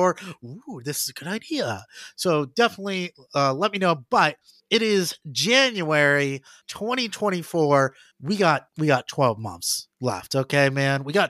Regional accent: Las Vegas, Nevada, United States; Now, obviously, I grew up in Las Vegas, and we didn't really have like a Main Street, but my grandparents did live in Prescott, Arizona.

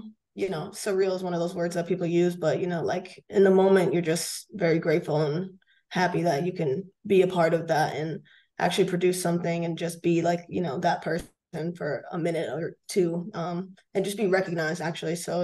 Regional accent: Braintree, Massachusetts, United States; I'm from Braintree, Mass. It's a little town, probably like 15, 20 from Boston.

